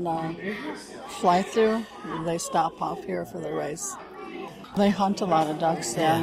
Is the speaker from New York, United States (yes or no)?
no; Nett Lake, Minnesota, United States; from Nutlake.